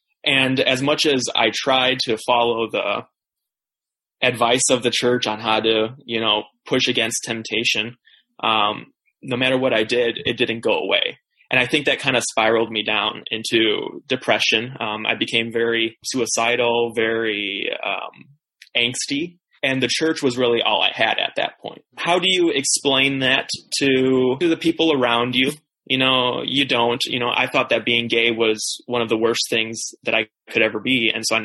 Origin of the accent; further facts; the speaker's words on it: Brookfield, Wisconsin, United States; my parents moved out to Wisconsin, where I was born in the Brookfield, Milwaukee area. That's where I grew up.